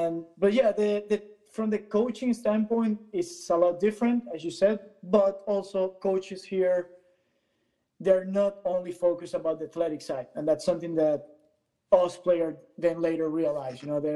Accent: Venezuela; English is a second language; moved away as an adult; I came straight from Venezuela to the college setting, basically, and then from there I went to Sweden.

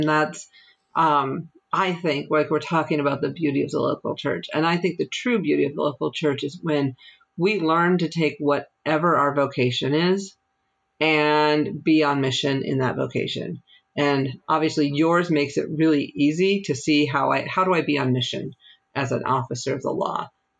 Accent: Colorado, United States; So if I go hang out with the homeless people in downtown Denver, my home state is Colorado

